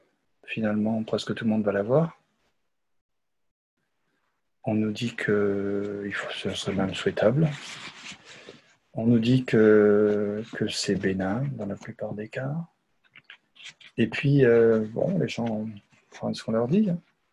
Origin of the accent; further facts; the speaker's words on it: Madagascar; now in Mayotte; Je pense à l'île d'à côté, hein, chez moi, à Madagascar par exemple, ou même ici dans des quartiers où très misérables, hein, encore, à Mayotte.